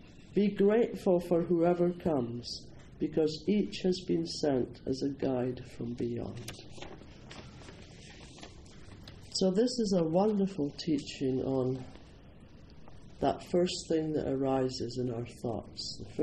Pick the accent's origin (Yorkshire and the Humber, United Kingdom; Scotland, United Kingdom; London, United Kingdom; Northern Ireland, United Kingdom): Scotland, United Kingdom; accent: Scottish; What? Wait, do you understand Scottish?